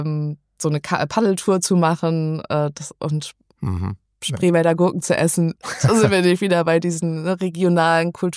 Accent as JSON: {"language": "German", "town": "St. Peter-Ording", "region": "Schleswig-Holstein", "country": "Germany", "said": "Ich komme hier aus St. Peter-Ording und das ist natürlich kein Geheimtipp mehr, aber ein touristisches Highlight."}